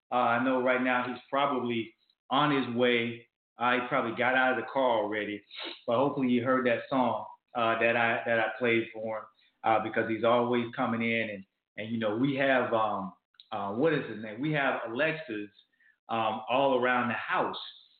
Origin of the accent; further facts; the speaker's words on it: Lakeland, Florida, United States; Man, you're from Lakeland, Florida. That's my hometown, man.